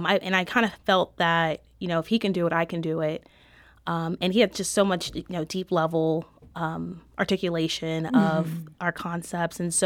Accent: New Orleans, Louisiana, United States; Yeah, so I am originally from New Orleans. I come from a very large family

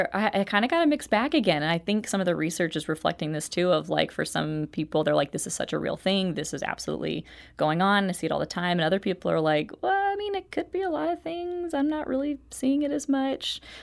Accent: the South, United States; I'm from the South, so I need to be polite in my facial expression.

